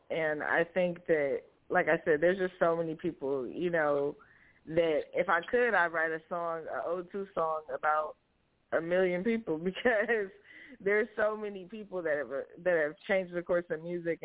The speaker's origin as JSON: {"language": "English", "town": "Los Angeles", "region": "California", "country": "United States", "said": "I'm a singer, and I rap, and I'm from Los Angeles, California."}